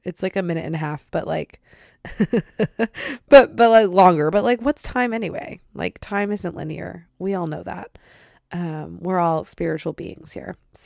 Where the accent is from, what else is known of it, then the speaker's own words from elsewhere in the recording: Sandusky, Ohio, United States; but we grew up going to Cedar Point in Sandusky, Ohio all